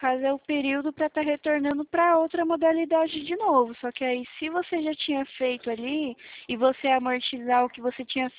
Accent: São Roque, São Paulo, Brazil; also born or lived in Boa Viagem, Brazil; Ah, não, não, eu sou de São Paulo, da cidade de São Roque. É conhecido também como a cidade do vinho

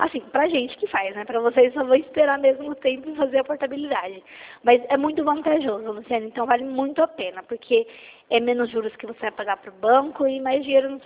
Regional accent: Hortolândia, São Paulo, Brazil; Ó, eu sou aqui de Hortolândia.

